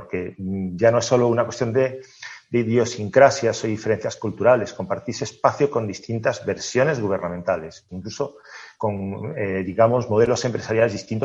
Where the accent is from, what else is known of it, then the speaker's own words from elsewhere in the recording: Venezuela; yo me crié en Latinoamérica, en Venezuela, y bueno, conozco un poquillo la cultura y la idiosincrasia latinoamericana, porque lo viví, estoy allí viviendo